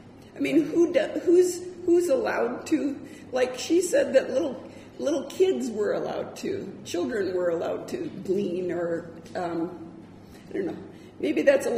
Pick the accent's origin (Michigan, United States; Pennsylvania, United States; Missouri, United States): Michigan, United States; I'm from Michigan originally.